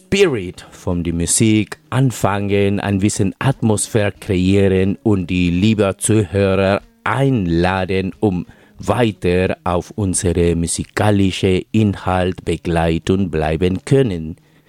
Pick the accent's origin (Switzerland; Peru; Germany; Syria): Peru; German is a second language; Ich komme aus Peru her.